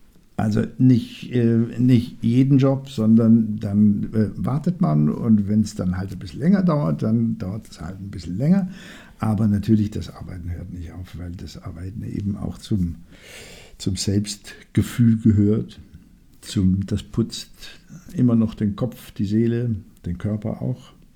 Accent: Oberndorf am Neckar, Baden-Württemberg, Germany; In Schwaben. Tiefes Schwabenland.

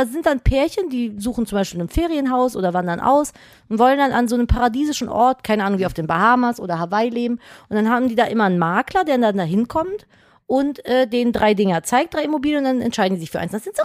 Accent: Cologne, North Rhine-Westphalia, Germany; Aber auf jeden Fall beschissener als da, wo ich herkomme. Ich komme nämlich aus Köln.

